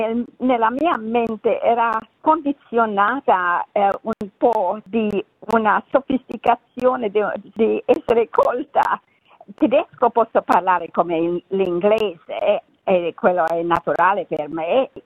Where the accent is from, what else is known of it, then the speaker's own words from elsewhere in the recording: Romania; born there; Italian is a second language; Io sono nata in Romania e da quando ero piccola volevo parlare italiano.